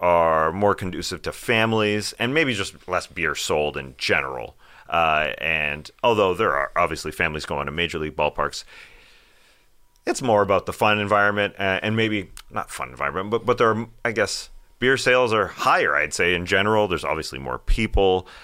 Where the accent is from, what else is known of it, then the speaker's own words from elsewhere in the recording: Canada; I'm French Canadian.